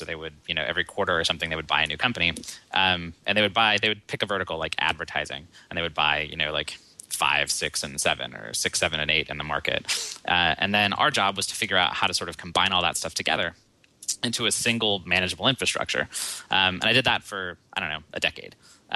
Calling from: Seattle, Washington, United States; I'm calling from OpsCode headquarters in Seattle.

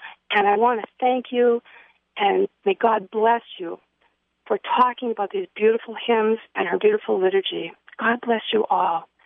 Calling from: Massachusetts, United States; Hi, I'm a listener from Massachusetts.

